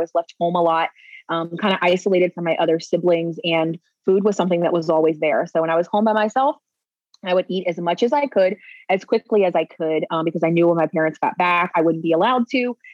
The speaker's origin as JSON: {"language": "English", "town": "Virginia Beach", "region": "Virginia", "country": "United States", "tie": "born or raised there", "said": "So I was raised in Virginia Beach, Virginia. My dad was in the military, one of eight kids."}